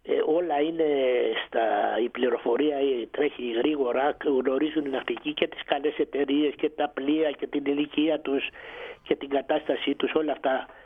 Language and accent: Greek; Chios, North Aegean, Greece; Να σας πω σαν χιώτης